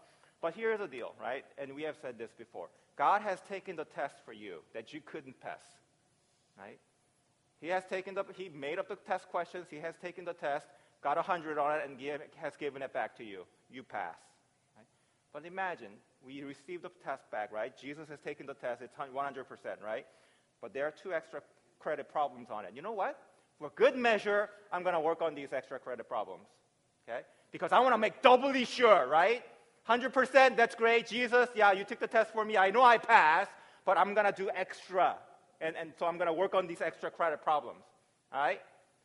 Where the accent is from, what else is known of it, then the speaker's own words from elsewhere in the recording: Virginia, United States; I came to Washington, a state I've never been to because I grew up in Virginia, East Coast, right?